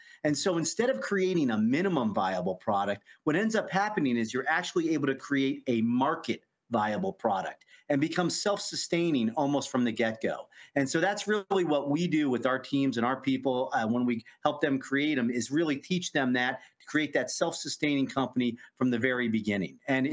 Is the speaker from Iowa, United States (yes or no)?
no; Fairborn, Ohio, United States; also born or lived in Dayton; I grew up in Ohio and Fairborn, Ohio, Dayton, Ohio, but I went to NYU.